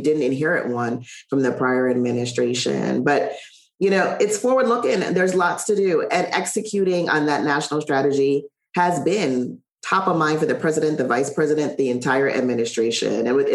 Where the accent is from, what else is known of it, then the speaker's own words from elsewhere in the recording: Saint Thomas, U.S. Virgin Islands; I grew up in one of the territories of the United States. I grew up in St. Thomas in the U.S. Virgin Islands. Just a beautiful spot.